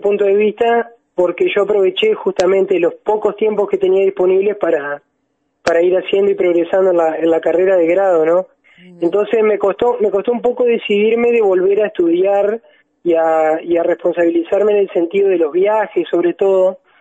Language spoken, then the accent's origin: Spanish; Entre Ríos, Argentina; Yo soy de La Roque y mi estudio, mi carrera de grado la realicé en la UTN de Concepción del Uruguay, en la regional de Concepción del Uruguay.